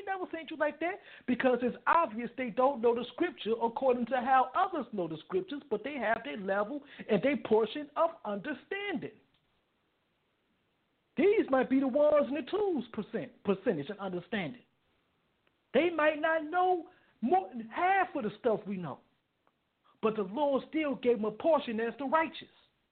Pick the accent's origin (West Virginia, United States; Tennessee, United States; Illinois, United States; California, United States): Illinois, United States; Chicago; The Sunday church people, I'm from Chicago. Every block you go on, you go see churches.